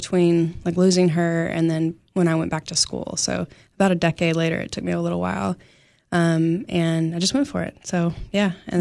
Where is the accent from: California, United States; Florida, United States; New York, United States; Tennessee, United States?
Tennessee, United States; Cookeville; also born or lived in North Carolina / Colorado / Knoxville; I'm from Cookeville, so I just turned 40 this past year, and I lived probably 32 years, and then I moved to North Carolina, then Colorado, and Knoxville, and then I just recently moved back in this maybe 6 months ago.